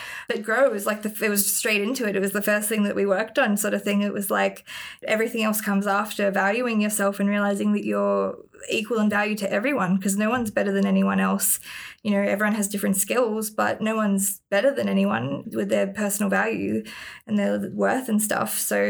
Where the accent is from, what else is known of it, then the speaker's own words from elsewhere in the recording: New South Wales, Australia; I grew up in the Northern Rivers of New South Wales.